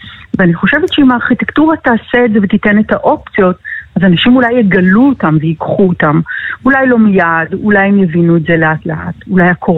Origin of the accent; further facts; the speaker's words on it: Tel Aviv, Tel Aviv District, Israel; אני גדלתי בתל אביב, ותל אביב שבראש שלי בוודאי לא תל אביב שנמצאת עכשיו, כי אני הכרתי את כל השכנים שלי, ואבא שלי עדיין גר בתל אביב